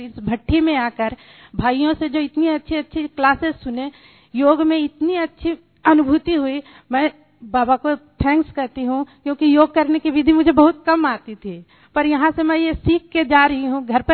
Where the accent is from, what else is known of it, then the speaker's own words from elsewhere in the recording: Delhi, India; मैं दिल्ली से आई हूँ, राजीव नगर सेंटर से।